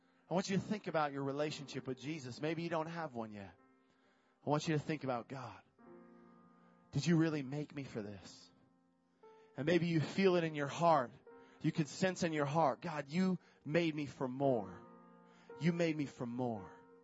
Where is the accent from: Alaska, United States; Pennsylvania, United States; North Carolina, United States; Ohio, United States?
Alaska, United States; Nikiski; I came from Nikiski with nothing. Barely could read.